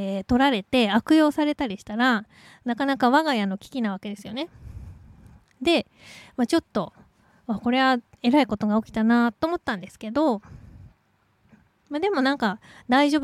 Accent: Tohoku, Japan; 自分の実家東北の方に帰ろうかなと思ってたんですけど

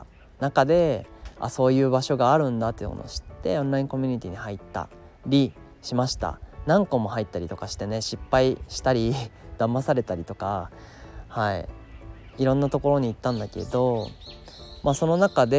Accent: Nagano, Japan; 僕は長野県出身の28歳です。

